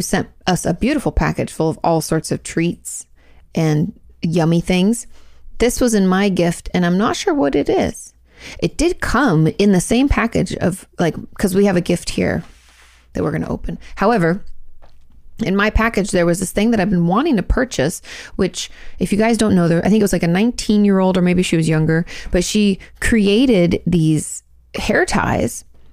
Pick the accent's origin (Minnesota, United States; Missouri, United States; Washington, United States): Washington, United States; Because when I grew up in Washington, you could get your license, and then around the time when I was leaving for college, you could get a certain kind of license that allows you to go into Canada.